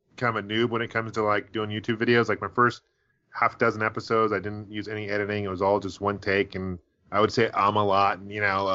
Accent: Seattle, Washington, United States; I'm from Seattle originally, so one of my best friends up there

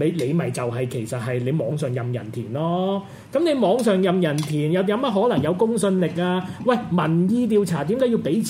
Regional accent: Hong Kong; 即係我哋香港人啲記憶力真係好短嘅

